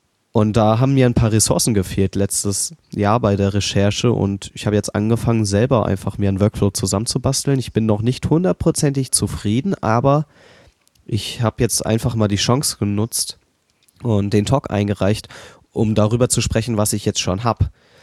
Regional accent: Berlin, Germany; Also ich bin Berliner.

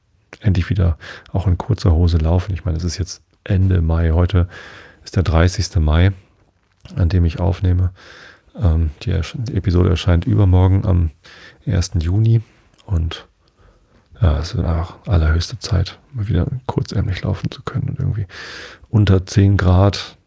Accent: Hamburg, Germany; Ich selbst habe ja mein Leben lang hier in der Umgebung von Hamburg gelebt. Ich bin in Harburg geboren, also im Stadtteil Harburg.

